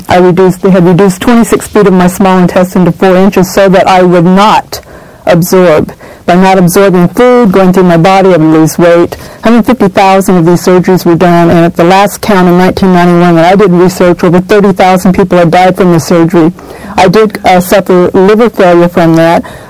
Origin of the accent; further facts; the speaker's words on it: California, United States; I'm from Secrets Heights, California.